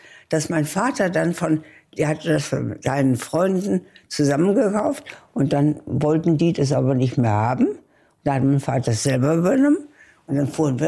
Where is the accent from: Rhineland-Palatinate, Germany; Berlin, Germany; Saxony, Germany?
Berlin, Germany; Berlin war ja meine Heimat und nach der habe ich mich auch immer gesehnt. Und dann kam ich zurück.